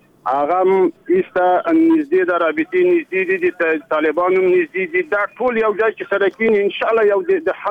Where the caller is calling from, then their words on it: Ishkamish, Takhar, Afghanistan; د تخار دی ولایت د شکمش دی ولسوالۍ نه غږیږم